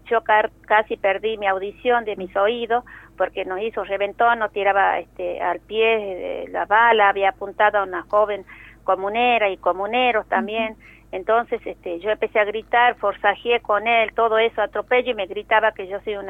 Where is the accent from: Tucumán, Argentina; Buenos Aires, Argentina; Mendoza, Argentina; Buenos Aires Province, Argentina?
Tucumán, Argentina; El Mollar; desde que mi pueblo, mi comunidad, a una asamblea extraordinaria en la plaza principal del Mollar